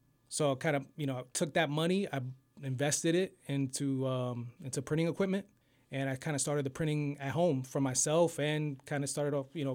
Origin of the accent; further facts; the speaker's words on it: Allentown, Pennsylvania, United States; I grew up Southside Allentown